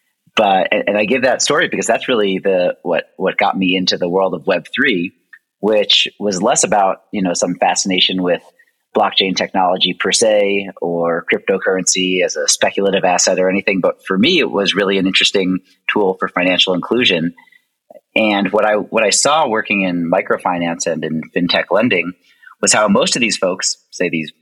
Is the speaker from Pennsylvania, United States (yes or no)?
yes; Philadelphia, Pennsylvania, United States; born there; moved away as an adult; Well, my personal journey starts in the US. I was born in Philadelphia and after college started working in other countries